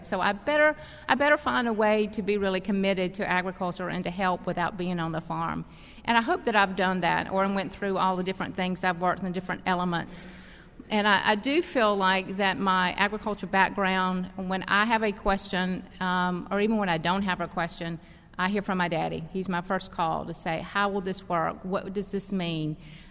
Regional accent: Camilla, Georgia, United States; how does everybody remember I'm from Camilla, Georgia?

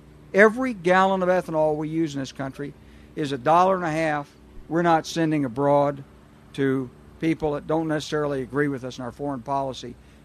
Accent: Arkansas, United States; I'm from Arkansas. I would love to use rice straw and rice hulls

